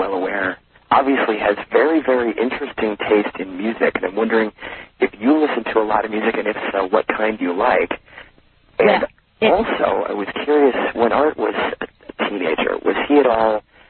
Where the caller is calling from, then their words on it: Springfield, Illinois, United States; I'm calling from Springfield, Illinois, home of a balmy negative 22 degrees.